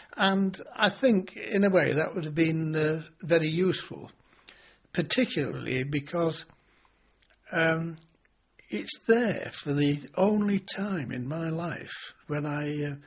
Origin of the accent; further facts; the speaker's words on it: North West England, United Kingdom; born there; I was born in Cumberland